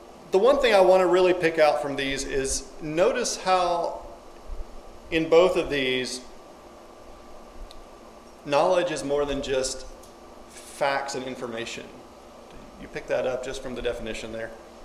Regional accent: Arkansas, United States; I don't know that I know some of you, and I haven't met many of you. I'm from Arkansas. I teach school in Harrison, Arkansas at the Hillcrest Christian School.

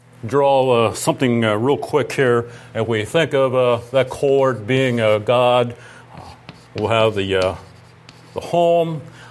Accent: Ephrata, Pennsylvania, United States; I'm from Ephrata, Lancaster area

